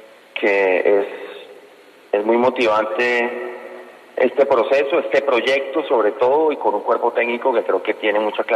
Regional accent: Colombia; yo como hincha, como colombiano, yo me atribuyo el que soy colombiano y el soy hincha, ¿no?

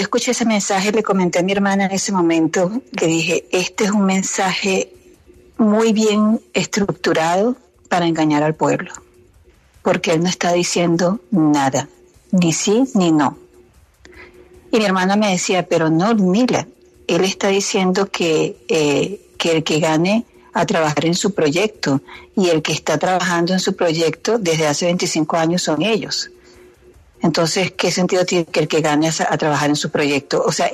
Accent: Venezuela; moved away as an adult; now in United States; yo salí de Venezuela en el 94. Me vine a estudiar a los Estados Unidos. Aquí me casé con un venezolano, por cierto.

